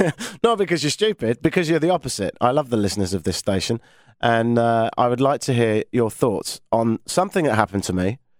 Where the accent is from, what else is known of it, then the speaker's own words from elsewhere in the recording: England, United Kingdom; Shoot me, I'm English.